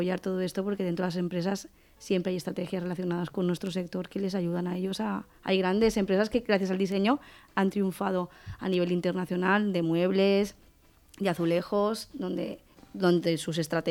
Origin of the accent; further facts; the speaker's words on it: Valencian Community, Spain; como los valencianos somos como muy tres pacabant, ¿no?